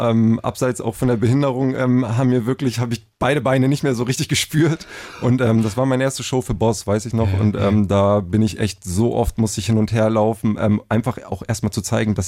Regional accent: Germany; sorry, ich bin Deutscher

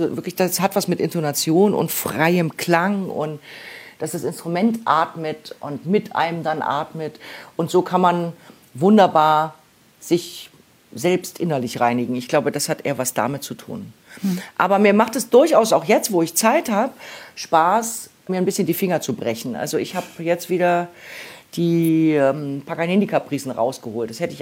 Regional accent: Cottbus, Brandenburg, Germany; Also ich bin wirklich in Cottbus aufgewachsen.

